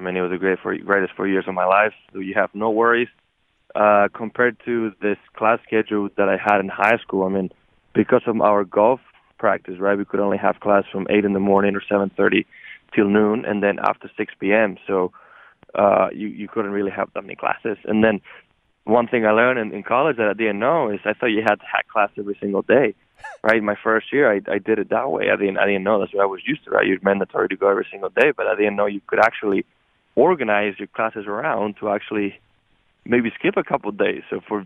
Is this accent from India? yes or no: no; Spain; Bear in mind, I come from Barica, Spain, which is a town of 1,200 people on the best day in summer, right?